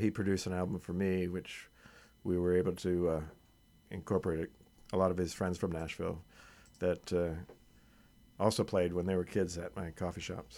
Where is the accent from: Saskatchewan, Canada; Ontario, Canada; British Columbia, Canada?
Ontario, Canada; Toronto; also born or lived in United States; No, I grew up in Toronto, but okay. I've lived in the States for about 30 years.